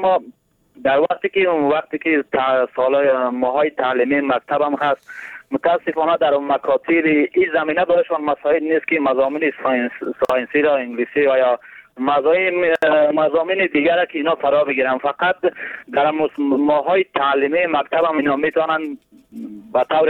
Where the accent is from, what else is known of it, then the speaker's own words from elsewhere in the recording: Badakhshan, Afghanistan; ما خودم از بدخشان هستم